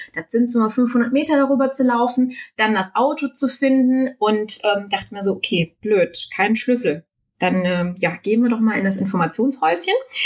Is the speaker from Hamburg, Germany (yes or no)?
no; Düsseldorf, North Rhine-Westphalia, Germany; also ich komme aus Düsseldorf